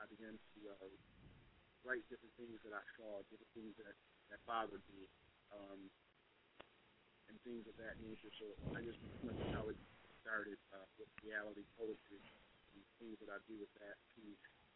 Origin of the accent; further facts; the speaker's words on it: Port Huron, Michigan, United States; So I grew up in Port Huron, Michigan. It's a small city outside of Detroit.